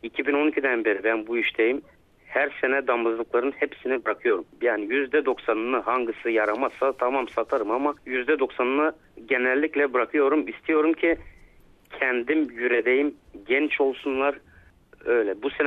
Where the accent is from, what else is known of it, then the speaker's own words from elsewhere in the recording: Burgas Province, Bulgaria; Ben Çiftlik Mahalle Köyü'ndenim.